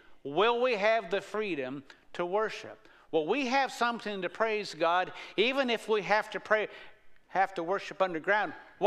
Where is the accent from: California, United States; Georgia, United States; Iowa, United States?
Iowa, United States; Baird; Once you leave Perry and head to a little place called Baird, where I grew up, you're in rural Iowa.